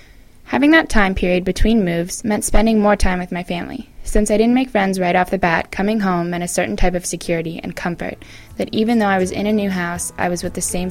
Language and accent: English; Colorado, United States; I'm able to look at a picture of the Rocky Mountains and remember my amazing life growing up in Colorado.